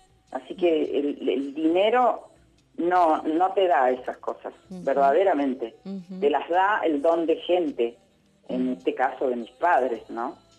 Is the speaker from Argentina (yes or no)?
yes; Córdoba, Argentina; yo no voy a participar, lamentablemente, porque yo soy cordobesa y me hubiese gustado.